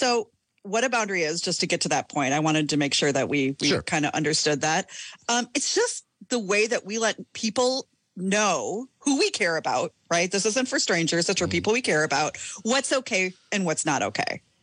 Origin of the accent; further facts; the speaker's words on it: Midwest, United States; one of the toughest things about growing up in the Midwest, in the Midwest nice